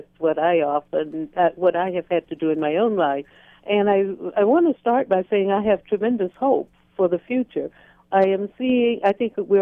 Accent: the South, United States; Growing up in the South, I certainly did have some biases

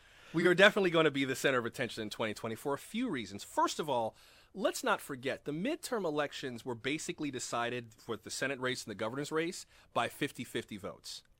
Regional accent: West Palm Beach, Florida, United States; Look, I am from Palm Beach County. I'm a West Palm Beach native.

